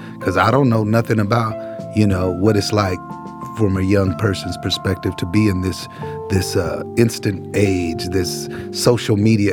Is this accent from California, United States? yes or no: yes; Oakland, California, United States; I grew up in East Oakland.